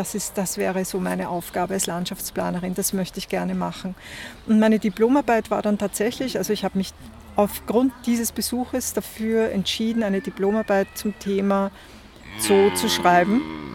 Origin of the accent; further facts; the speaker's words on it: Vienna, Austria; ich bin ja in Wien aufgewachsen